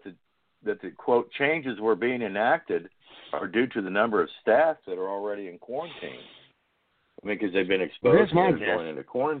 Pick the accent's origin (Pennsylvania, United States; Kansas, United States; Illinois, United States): Kansas, United States; LeRoy; Well, yeah, I was thinking back to my days in Leroy, Kansas, my hometown.